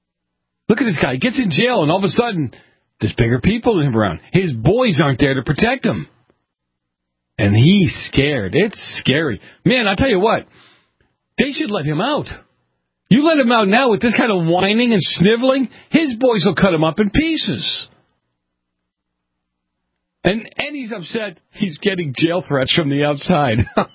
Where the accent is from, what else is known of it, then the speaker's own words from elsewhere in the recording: Boston, Massachusetts, United States; some of you know that I grew up in Boston. And I grew up in a part of Boston that was very violent back in the 70s.